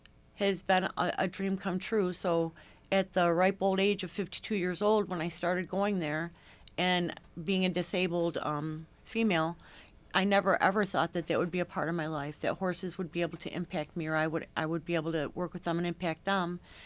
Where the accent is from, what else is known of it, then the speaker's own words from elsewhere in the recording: Rochester, United States; I grew up in Rochester.